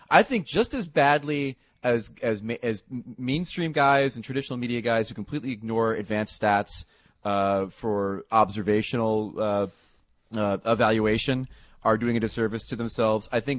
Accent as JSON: {"language": "English", "country": "United States", "said": "No, but that's because I'm an American, obviously."}